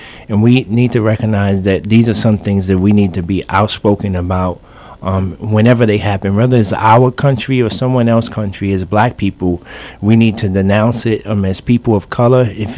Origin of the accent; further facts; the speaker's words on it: Brooklyn, New York, United States; For me personally, I grew up here in Brooklyn in a Bushwick community